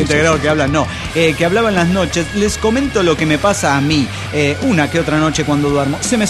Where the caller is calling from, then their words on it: Las Toscas, Santa Fe, Argentina; soy el conquistador de las Toscas Santa Fe Argentina.